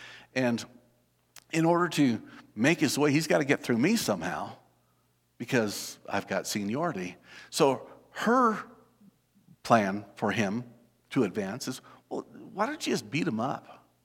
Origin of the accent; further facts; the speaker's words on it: Los Alamos, New Mexico, United States; But I grew up in Los Alamos. I'd never actually met any black people.